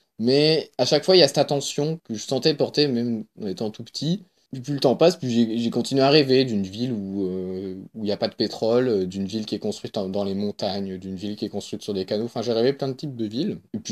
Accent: Auvergne-Rhône-Alpes, France; J'en connais une en Isère, parce que c'est là d'où je viens

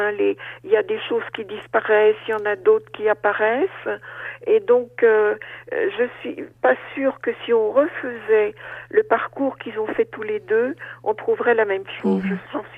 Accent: Paris, Île-de-France, France; je suis née à Paris et où j'ai vécu à Paris jusqu'à mon mariage.

